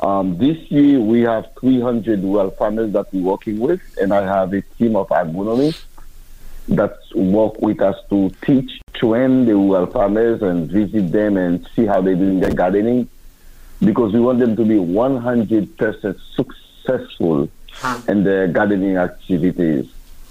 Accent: Haiti; I grew up in Haiti, and my passion was to study theology when I was in high school.

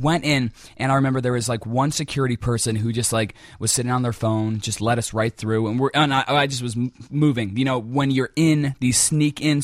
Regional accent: Illinois, United States; I'm a great, great Bears fan, being a Chicagoan through and through. But was raised on the border of Wisconsin

